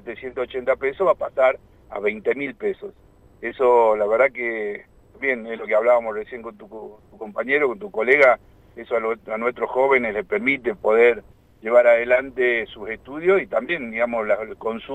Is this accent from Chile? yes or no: no; Tucumán, Argentina; yo soy del interior de Tucumán, me toca recorrer estas tres provincias